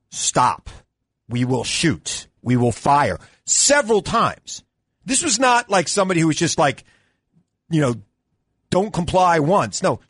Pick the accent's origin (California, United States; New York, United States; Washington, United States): New York, United States; Centereach; I grew up in Center Reach.